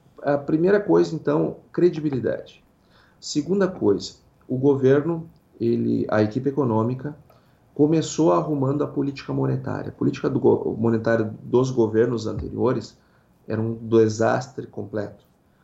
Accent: Brazil; E este PIB que hoje nós comemoramos, enquanto brasileiros, comemoramos, ele não foi feito hoje.

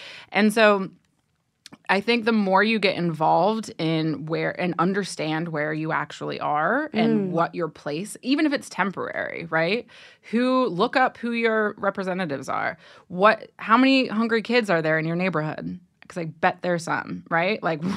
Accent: Ohio, United States; and I grew up in Ohio, so, mm-hmm. like, I grew up in some NASCAR, like, world

